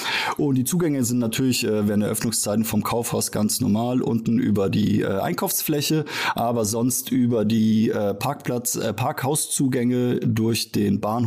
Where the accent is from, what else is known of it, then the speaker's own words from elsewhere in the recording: Fulda, Hesse, Germany; also born or lived in Ruda Śląska, Poland; Ja, ich bin geboren in Polen tatsächlich, in der Nähe von Katowice in Ruda, und bin dann kurz nach der Wende, Weihnachten 89, hier in Fulda angekomm